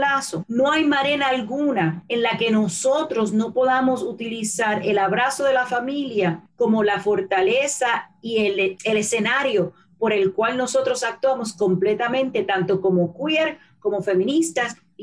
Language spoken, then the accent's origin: Spanish; Puerto Rico; Muchos de nosotros como puertorriqueños sí estuvimos hechizadas con esos conceptos.